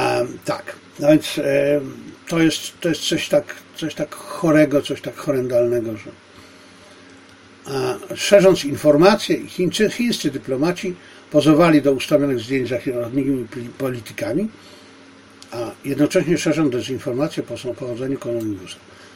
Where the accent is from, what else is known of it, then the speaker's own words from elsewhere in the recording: Silesian Voivodeship, Poland; tego sformułowania jeszcze z mojego dzieciństwa na Śląsku